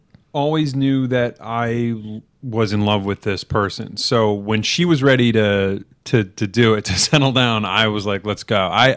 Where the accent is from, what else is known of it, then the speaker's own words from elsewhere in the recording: Massachusetts, United States; I have 3 sisters. We just grew up in a small town, and didn't get into acting until I saw my sister in a play